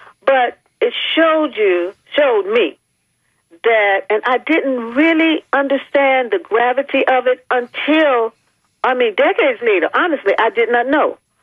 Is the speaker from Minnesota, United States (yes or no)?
no; Florida, United States; So the senators are seated there, and so I'm from Florida. So he called on my senior senator